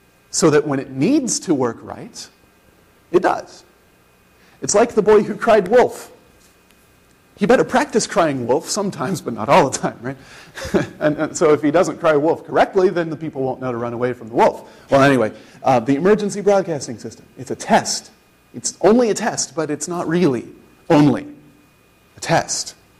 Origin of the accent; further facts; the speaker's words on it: Indiana, United States; Tara and I came from Indiana.